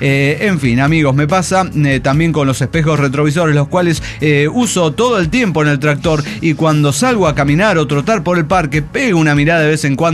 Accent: El Salvador; quiero contarles que soy de El Salvador

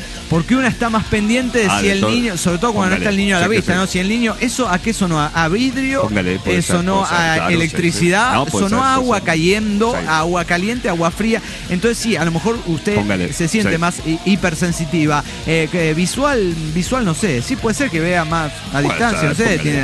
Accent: Tijuana, Baja California, Mexico; now in Mexicali, Mexico; Yo soy oriundo de Tijuana y me llena de orgullo que mi ciudad lleve el nombre de su nave.

